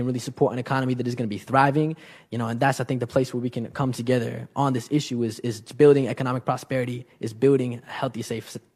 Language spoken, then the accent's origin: English; Colorado, United States; when I was a little kid, growing up, I continued to see that growing up in Colorado, where we experience a lot of impacts from natural gas extraction